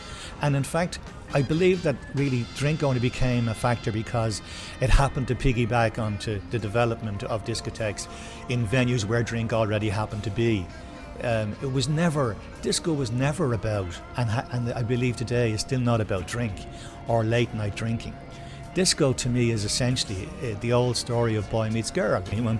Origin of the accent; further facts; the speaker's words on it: Donnybrook, Leinster, Ireland; I'm originally from Donnybrook.